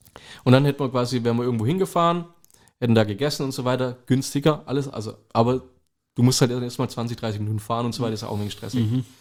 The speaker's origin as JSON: {"language": "German", "town": "Aalen", "region": "Baden-Württemberg", "country": "Germany", "said": "Ich hatte teilweise auf dem See im Dschungel besseres Internet wie bei uns in Aalen in der Stadt."}